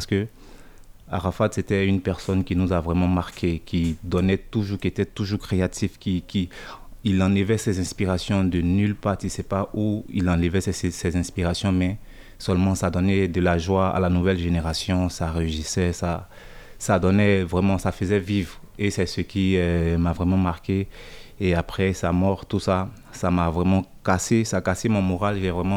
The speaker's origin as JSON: {"language": "French", "country": "Côte d’Ivoire", "said": "Là-bas en Afrique, en Côte d'Ivoire, parce que c'est là d'où je viens. Je précise bien, je suis ivoirien."}